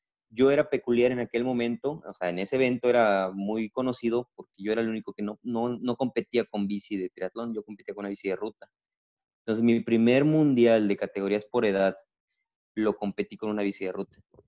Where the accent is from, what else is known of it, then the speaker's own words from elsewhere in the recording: Cozumel, Quintana Roo, Mexico; Decir que soy de Cozumel es una buena presentación para mí. Sí. Y de hecho, yo así me presento. … de Cozumel.